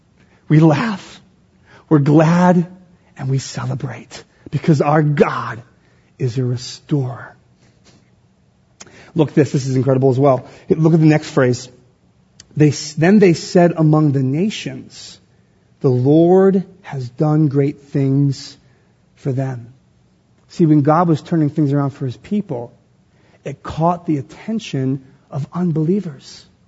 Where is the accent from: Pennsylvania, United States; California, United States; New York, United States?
Pennsylvania, United States; Philadelphia; I grew up in North Philly in Juniata Park, three houses down, a row home from my cousin Jason.